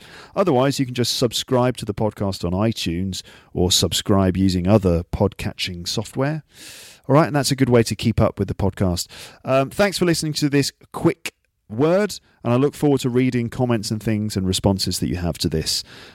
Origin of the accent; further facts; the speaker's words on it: England, United Kingdom; No, I'm English, of course.